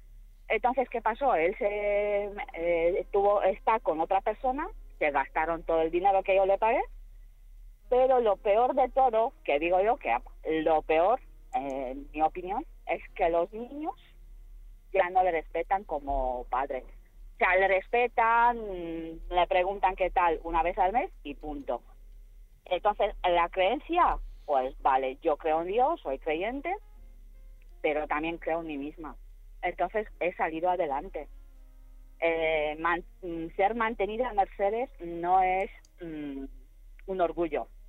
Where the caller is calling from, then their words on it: Madrid, Community of Madrid, Spain; de Madrid.